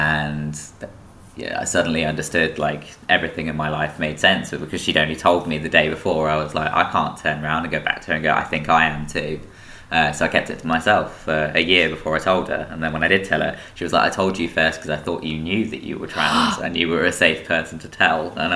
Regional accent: Peterborough, East of England, United Kingdom; So I grew up in Peterborough. I'm a very late 90s baby, 98.

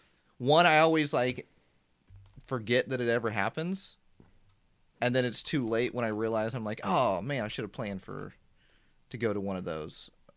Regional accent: Indiana, United States; the world's largest tabletop gaming convention that happens in my home state of Indiana.

